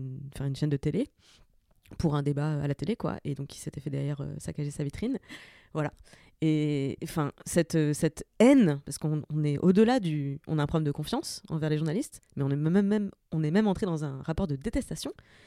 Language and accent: French; Saint-Avold, Grand Est, France; now in Paris, France; je viens de la région de Saint-Avold, qui était un bastion gilet jaune, et que je m'étais un peu désintéressée de la question vivant dans Paris.